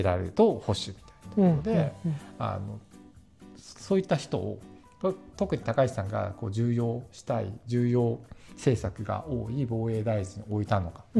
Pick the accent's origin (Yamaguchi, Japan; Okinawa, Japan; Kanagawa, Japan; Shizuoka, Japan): Kanagawa, Japan; Yokosuka; しかも地元が横須賀なんで、うんうん、なんかあのアメリカ米軍基地とか